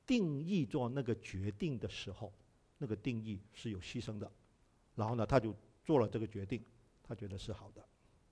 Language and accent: Chinese; China; 我们中国人是不是也是这样子？四月清明节，为什么在国内庆祝清明节？就是纪念我们的先祖。